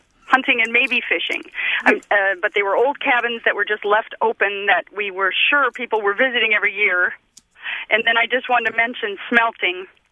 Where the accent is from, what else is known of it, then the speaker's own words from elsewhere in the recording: Duluth, Minnesota, United States; now in Madison, United States; I grew up in Duluth.